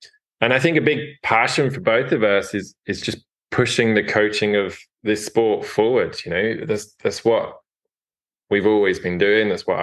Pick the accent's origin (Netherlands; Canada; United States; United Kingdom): United Kingdom; England; I'm English